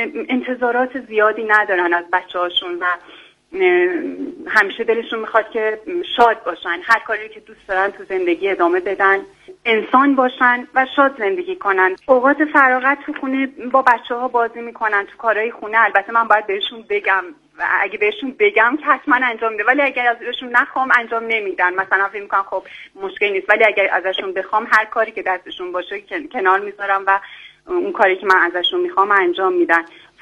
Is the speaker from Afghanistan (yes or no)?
no; Iran; مثل همه مردم ایران، ولی واقعا من خودم یه وقتایی دیگه خسته می شدم با اینکه من خودم تو این محیط بزرگ شدم